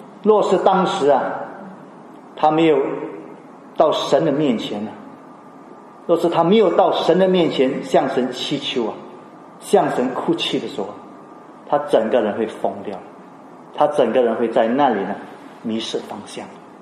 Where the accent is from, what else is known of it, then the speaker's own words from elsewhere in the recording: China; 不像我们中国人，我们中国人没有这样做的